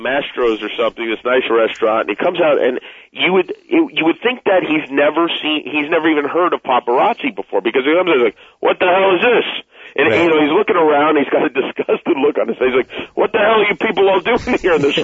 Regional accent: Las Vegas, Nevada, United States; I grew up in Las Vegas.

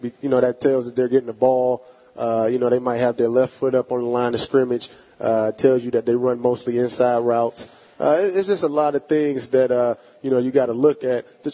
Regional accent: Pittsburgh, Pennsylvania, United States; You know, I'm from Pittsburgh, so we used to go to Kennywood.

